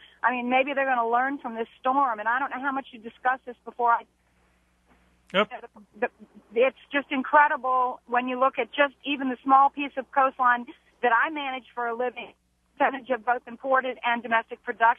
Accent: New Orleans, Louisiana, United States; I'm from Uptown New Orleans

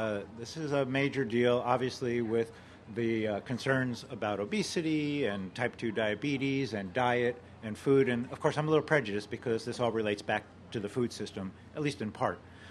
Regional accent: Missouri, United States; Yeah, okay. So I'm from Missouri.

